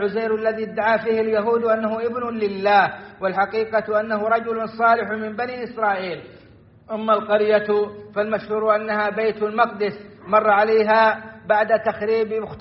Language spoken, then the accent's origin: Arabic; Saudi Arabia; وأدم على بلادنا السعودية أمنها وإيمانها